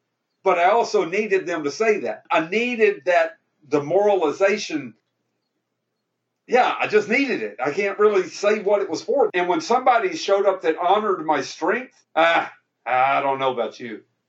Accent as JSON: {"language": "English", "region": "Kentucky", "country": "United States", "accent": "Kentucky", "said": "I've had an accent my whole life. I'm from Kentucky. Of course I got an accent."}